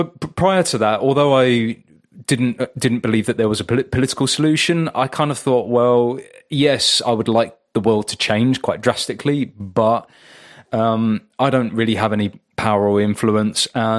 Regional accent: United Kingdom; as a Brit you can't enter the USA unvaccinated still to this day

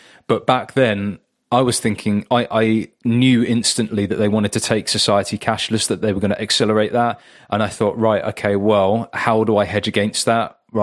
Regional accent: United Kingdom; as a Brit you can't enter the USA unvaccinated still to this day

